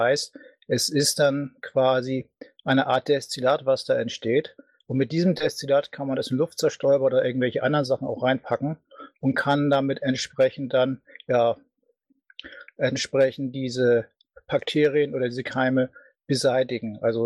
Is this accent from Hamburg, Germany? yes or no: yes; Hamburg, Germany; wir hatten ja auch damals unsere Hamburger Runde, komme ich auch aus der Ecke